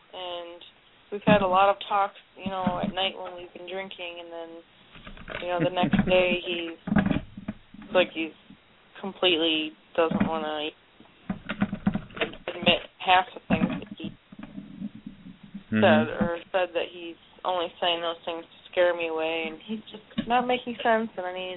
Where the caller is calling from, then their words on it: Cleveland, Ohio, United States; Cleveland, Ohio.